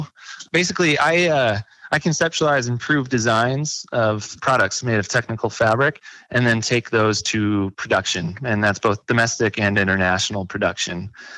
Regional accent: Billings, Montana, United States; but I'm a native Montana and I'm from Billings, and so I got a good scholarship to MSU.

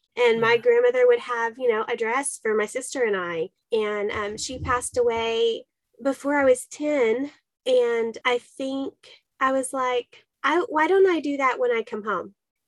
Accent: Texas, United States; It's in us. It's in the DNA. Proud Texans.

